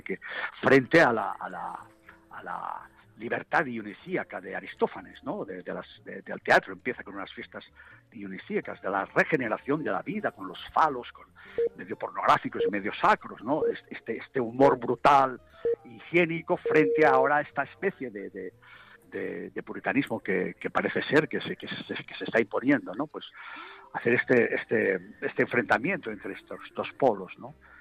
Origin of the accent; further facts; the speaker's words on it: Catalonia, Spain; Yo crecí con Pepe Isbert en Cataluña